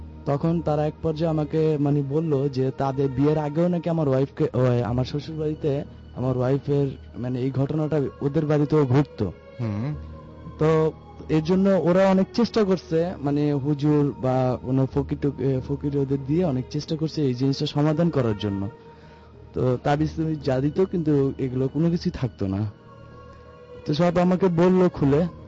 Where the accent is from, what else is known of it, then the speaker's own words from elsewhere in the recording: Dhaka, Dhaka Division, Bangladesh; আমি মিরপুর টু থেকে এসেছি।